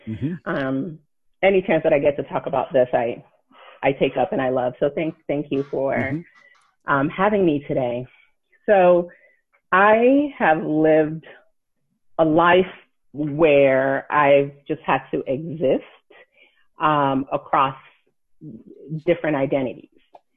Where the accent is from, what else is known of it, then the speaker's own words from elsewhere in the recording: United States; born there; So being Nigerian American, I was born in the United States, but the rest of my family was not.